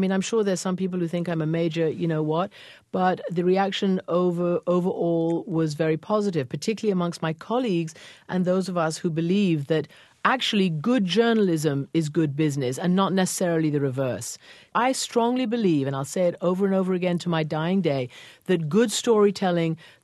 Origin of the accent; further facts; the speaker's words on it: United Kingdom; maybe I have that in my DNA, being British and being having a lot of the BBC in my head as I grew up, and I still listen to it.